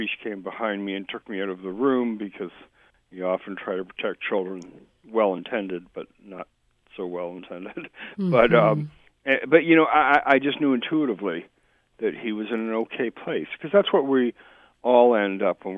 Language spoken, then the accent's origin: English; Canada; I was 12, and I'm from Canada, and we would always go fishing.